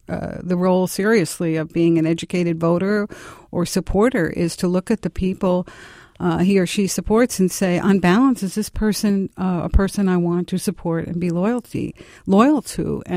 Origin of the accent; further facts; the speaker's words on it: Chicago, Illinois, United States; And I spent a lot of time in Springfield, Illinois, because I'm from Chicago